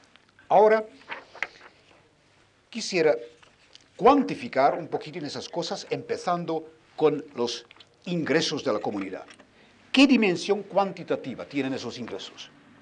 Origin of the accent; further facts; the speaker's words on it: Berlin, Germany; el presupuesto de la ciudad de Berlín, de donde vengo yo